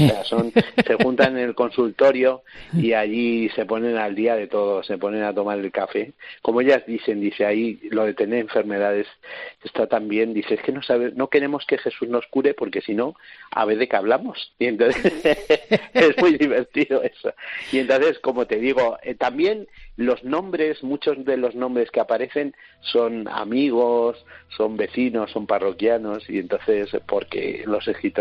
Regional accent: Salamanca, Castile and León, Spain; yo es que soy de Salamanca, y Salamanca es un sitio con mucho arte, ¿sabes? Yo soy de Salamanca y luego después me eduqué con los salesianos

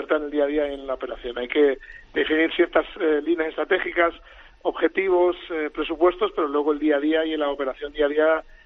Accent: Barcelona, Catalonia, Spain; moved away as an adult; now in Germany; Yo soy de Barcelona, exactamente.

